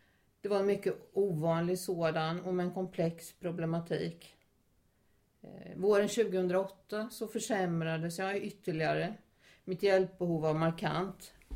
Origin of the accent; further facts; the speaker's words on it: Småland, Sweden; Jag är född 1952, uppvuxen i Småland med en god barndom.